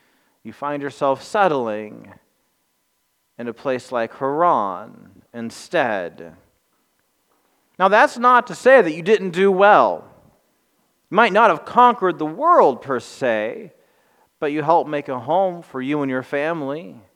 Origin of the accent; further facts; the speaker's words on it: Anderson, United States; I have shared with you before, you know, like I grew up in Anderson, and yet I found second and third homes in other places.